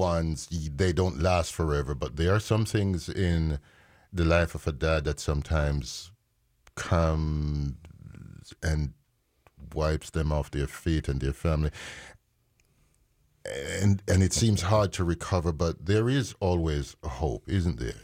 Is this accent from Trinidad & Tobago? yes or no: no; Jamaica; also born or lived in London, United Kingdom; They were lucky to have me born in London, UK, but I grew up in Jamaica